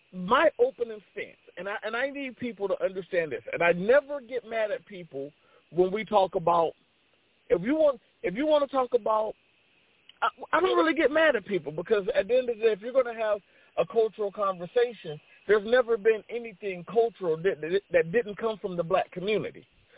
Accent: Providence, Rhode Island, United States; I'm Pequot Indian out of Providence, Rhode Island.

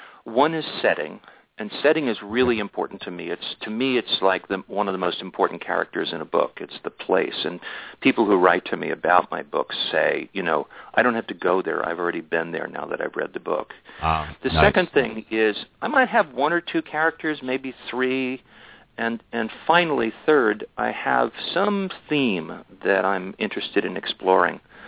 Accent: New York, United States; I'm a New Yorker by history. That's where I grew up.

